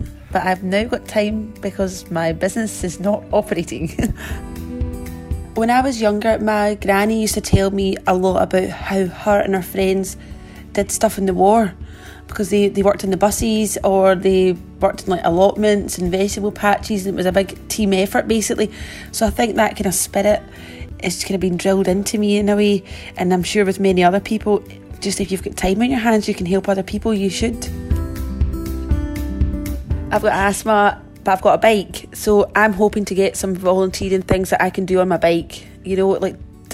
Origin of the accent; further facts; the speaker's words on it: Glasgow, Scotland, United Kingdom; I'm from Glasgow and I'm a mum of two.